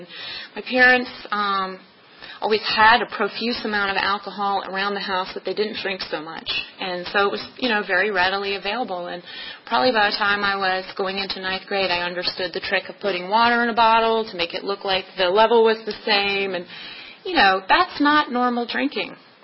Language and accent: English; Fredericksburg, Virginia, United States; I grew up in Fredericksburg, and he worked in D.C., so he had that crazy commute to D.C.